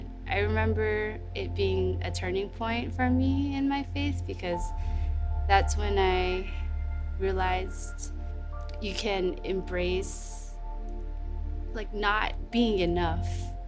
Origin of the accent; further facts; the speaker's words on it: Mililani, Hawaii, United States; I grew up in Mililani.